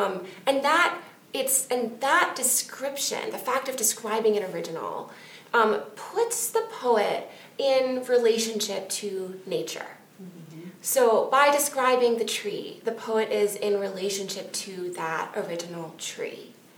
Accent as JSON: {"language": "English", "town": "Seattle", "region": "Washington", "country": "United States", "tie": "born or raised there", "lives_now": "Princeton, United States", "said": "I'm living right now in New Jersey, in Princeton, but I grew up in Seattle."}